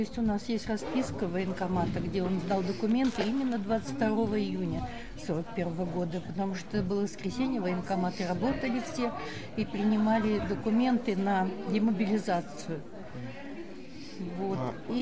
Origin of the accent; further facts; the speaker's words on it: Kemerovo, Kemerovo Oblast, Russia; born there; Я родилась в Кемерово 25 сентября 1941 года, через 3 месяца после начала войны.